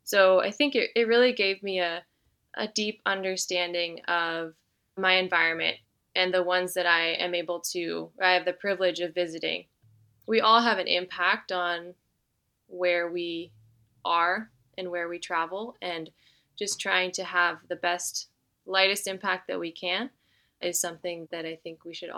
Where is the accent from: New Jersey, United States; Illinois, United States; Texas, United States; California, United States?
California, United States; And then I grew up in Northern California.